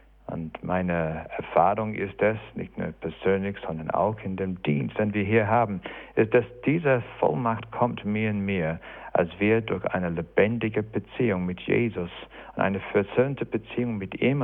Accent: England, United Kingdom; accent: English; German is a second language; So wie ich einen englischen Dialekt habe, wenn ich Deutsch spreche, weil ich Engländer bin. Ich habe einfach automatisch meinen Akzent seit Kindheit aufgenommen

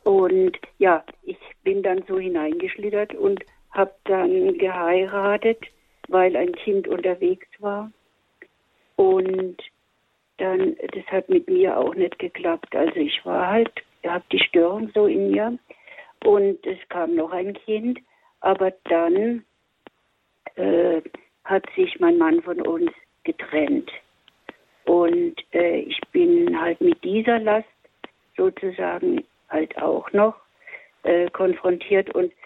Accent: Miltenberg, Bavaria, Germany; Ich bin aus der Miltenberger Gegend übrigens

